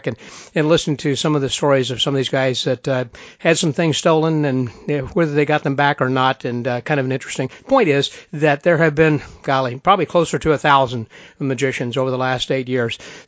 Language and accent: English; Texas, United States; You know, I'm from Texas, and that's just kind of a natural thing I do for everybody